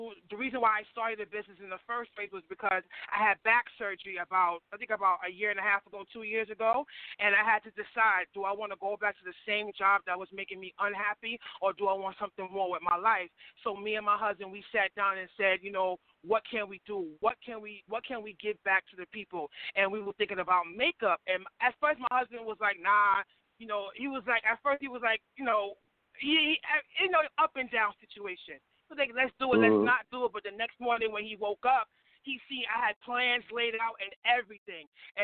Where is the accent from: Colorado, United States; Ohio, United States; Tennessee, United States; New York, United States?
New York, United States; Brooklyn; Yo, I'm from Brooklyn. I'm from Brooklyn.